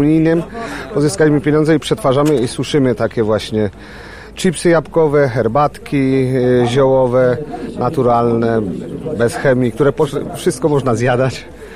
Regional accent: Wandalin, Lublin Voivodeship, Poland; jesteśmy z małej miejscowości Wandalin.

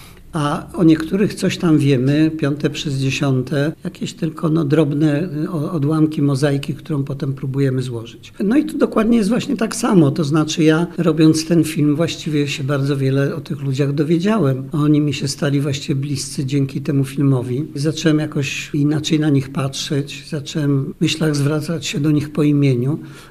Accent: Warsaw, Masovian Voivodeship, Poland; Jestem warszawiakiem, pobiegłem do Warszawy

